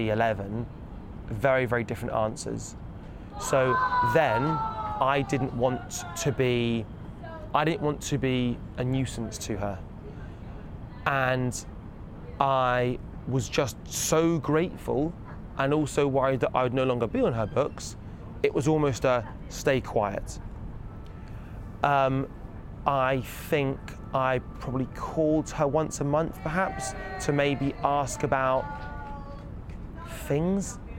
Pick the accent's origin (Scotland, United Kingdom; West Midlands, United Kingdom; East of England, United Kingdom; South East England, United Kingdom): West Midlands, United Kingdom; Wolverhampton; But I'm a boy from Wolverhampton and that wasn't going to happen.